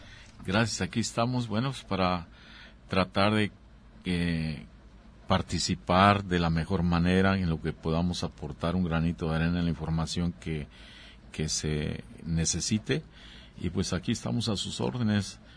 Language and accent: Spanish; Autlán, Jalisco, Mexico; now in Puerto Vallarta, Mexico; un miembro de 8 de familia, en el cual pues la mayoría de mis hermanos somos de Autlán, 2 de mis hermanas de aquí de Puerto Vallarta